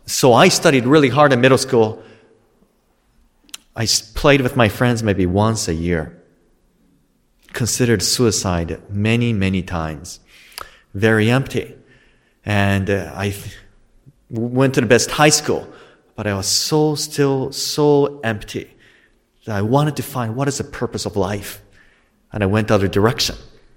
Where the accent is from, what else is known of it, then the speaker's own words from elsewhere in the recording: Japan; English is a second language; I was born in Japan.